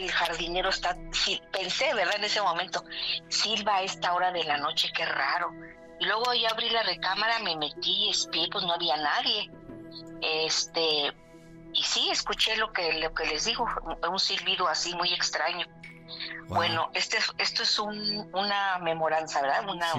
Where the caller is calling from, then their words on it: Houston, Texas, United States; de Houston. Ya les he llamado en algunas ocasiones.